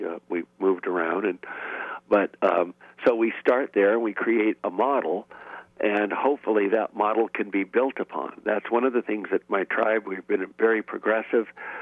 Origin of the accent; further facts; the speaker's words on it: California, United States; We are California Indian people, and we start here, we start home.